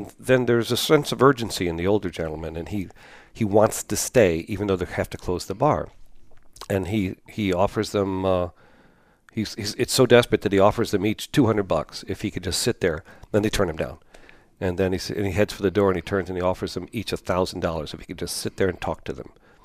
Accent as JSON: {"language": "English", "town": "Chicago", "region": "Illinois", "country": "United States", "lives_now": "New York, United States", "said": "And I'm from Chicago originally. I live in New York now."}